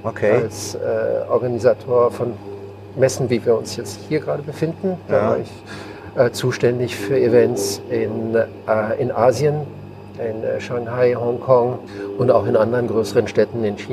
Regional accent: Rhineland-Palatinate, Germany; moved away; Und als ich 2000 weggegangen bin aus Deutschland, hätte mich die Rheinregion Rheinhessen nicht weniger interessieren können. Und auch Rheingau hat mich überhaupt nicht interessiert.

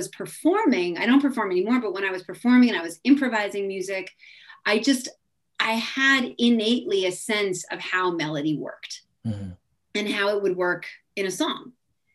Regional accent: New Jersey, United States; So I grew up in New Jersey. I live in New Jersey now.

